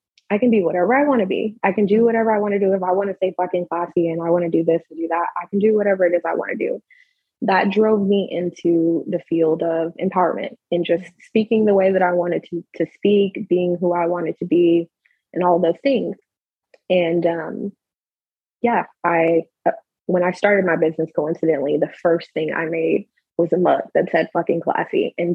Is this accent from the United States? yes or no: yes; Texas, United States; now in Alaska, United States; I was born and raised in Texas.